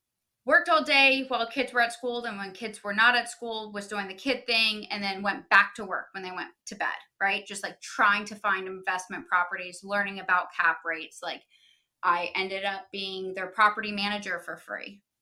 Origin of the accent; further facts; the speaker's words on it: Jupiter, Florida, United States; I was born and raised in Jupiter, and I love where I live, and I'll never live anywhere else.